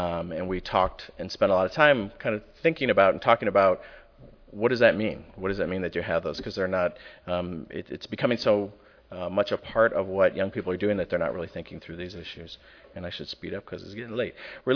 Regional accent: Chicago, Illinois, United States; And especially when they find out we're from Chicago, you know, he's like, oh yeah, go talk to Barack and see if you really are.

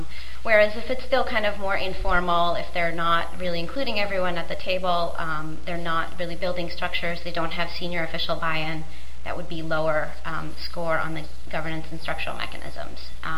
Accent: New York City, New York, United States; So, you know, I'm from New York City

